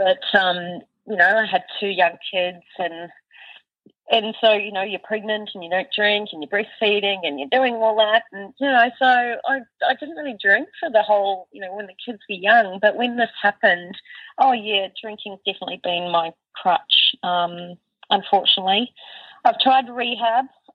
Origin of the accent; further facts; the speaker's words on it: New Zealand; now in Perth, Australia; we obviously came from New Zealand and went to Perth. And, I mean, I'm an Australian citizen, I've lived in Australia most of my life